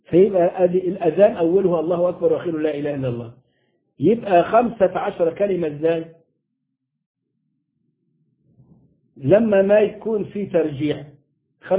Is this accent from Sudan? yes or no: no; Upper Egypt, Egypt; عندنا في الصعيد